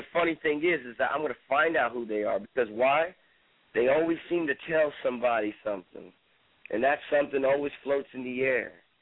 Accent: San Jose, California, United States; I'm in West Virginia right now. You know, I'm from San Jose, California.

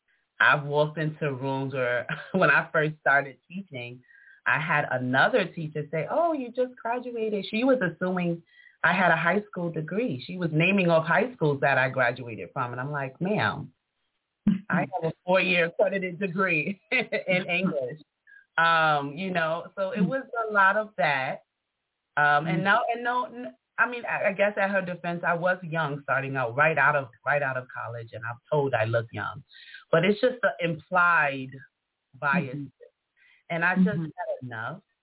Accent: Harlem, New York, United States; I, like I said, born and raised in Harlem

